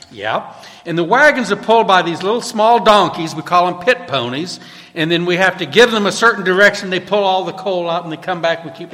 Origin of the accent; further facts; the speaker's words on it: New Orleans, Louisiana, United States; As you know, I grew up in New Orleans, went to the Mardi Gras